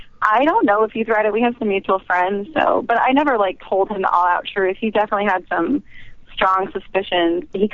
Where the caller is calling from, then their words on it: North Carolina, United States; I live about 20 minutes north of Charlotte.